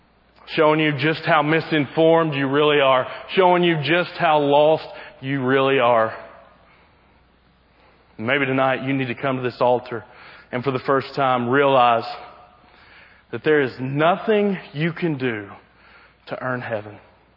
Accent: Kentucky, United States; I don't know about you, but growing up in South Central Kentucky, I learned that God helps those who help themselves.

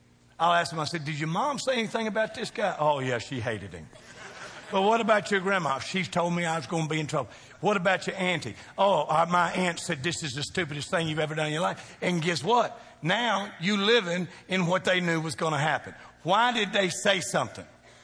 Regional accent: Kentucky, United States; I'm a boy from Kentucky who wears boots, who likes stuff fried.

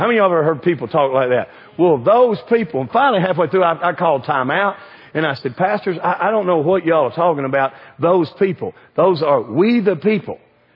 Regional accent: United States; And I grew up in America, and guess what?

